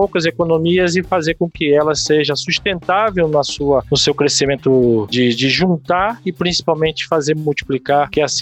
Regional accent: Rio de Janeiro, Brazil; also born or lived in Acre; eu cheguei em 2004, saí em 2009, voltei para São Paulo, eu sou carioca.

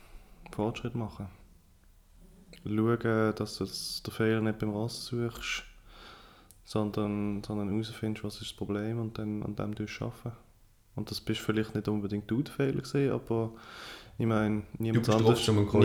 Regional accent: Basel-Landschaft, Switzerland; Ja, also wir kommen aus dem Baselbieter Mankau.

